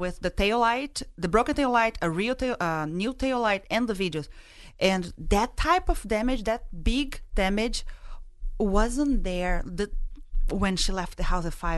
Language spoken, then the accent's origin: English; Brazil; moved away as an adult; now in Massachusetts, United States; I really didn't know, because I'm not from Massachusetts. I'm from Brazil. And I moved to Massachusetts just a year ago.